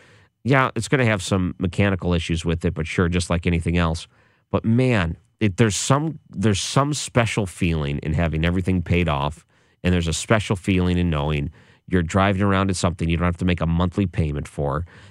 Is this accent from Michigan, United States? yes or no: yes; Detroit, Michigan, United States; But all those great memories I had growing up in Detroit, that was my home team, man.